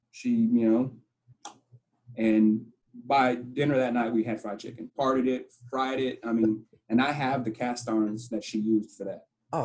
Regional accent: Houston, Texas, United States; also born or lived in Lake Jackson; I grew up mostly in Houston, but I did a lot of back and forth between like the country. So like Lake Jackson.

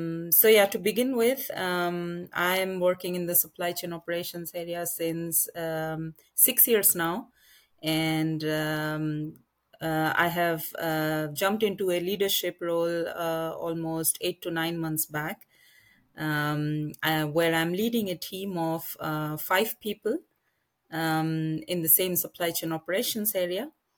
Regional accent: India; And sometimes it's difficult because I think, and especially as an Indian, I have to say that we Indians cannot take emotions out of the equation.

